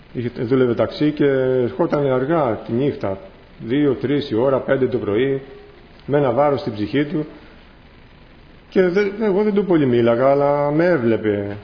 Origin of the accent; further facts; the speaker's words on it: Tripoli, Peloponnese, Greece; Και τους λέω, από εδώ, από ένα χωριό, από την Τρίπολη.